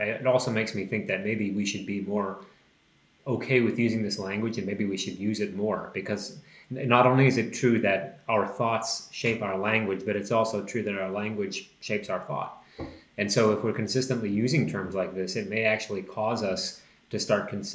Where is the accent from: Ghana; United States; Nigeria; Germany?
United States; But I think especially as an American, we really don't like people telling us what to do.